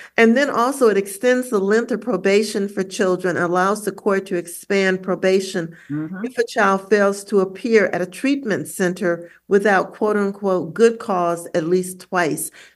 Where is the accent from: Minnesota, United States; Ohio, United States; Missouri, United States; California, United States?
Ohio, United States; I grew up in Ohio, like partially in Ohio, like you did.